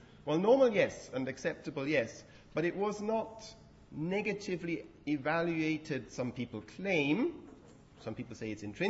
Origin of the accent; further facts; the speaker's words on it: Switzerland; now in Germany; I grew up in Switzerland, so I'm still working out. This is the first time I live in Germany.